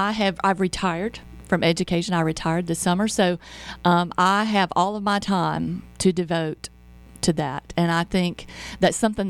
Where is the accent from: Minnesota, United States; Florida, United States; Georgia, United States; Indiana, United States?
Georgia, United States; Cartersville; You know, I'm born and raised Cartersville, and I love my hometown.